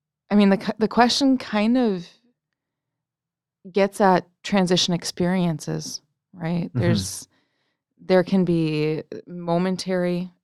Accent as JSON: {"language": "English", "country": "Taiwan", "tie": "born or raised there", "said": "I was born in Southeast Asia and grew up predominantly there. But with passports that state that I am North European and North American."}